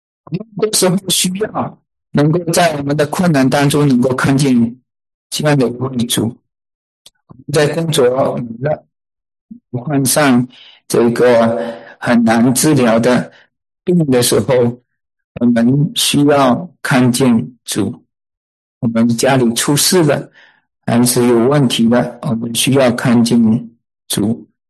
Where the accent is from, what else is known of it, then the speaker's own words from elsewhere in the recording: Malaysia; accent: Malaysian Mandarin; 我的是马来西亚的国语啊，马来西亚的这个华语啊，这有时候拼不出来的啊。